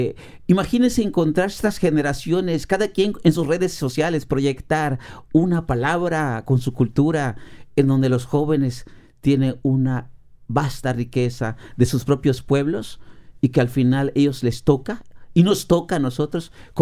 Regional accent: Peto, Yucatán, Mexico; la transmito íntegro en vivo a la radio de Peto, de mi pueblo

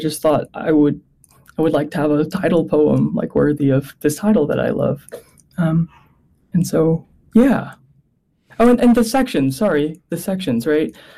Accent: California, United States; I grew up in Southern California.

